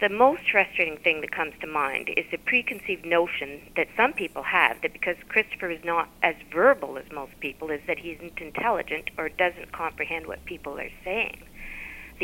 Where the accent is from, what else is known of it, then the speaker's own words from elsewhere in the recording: Sherbrooke, Quebec, Canada; now in Kanata, Canada; I'm originally from Sherbrooke.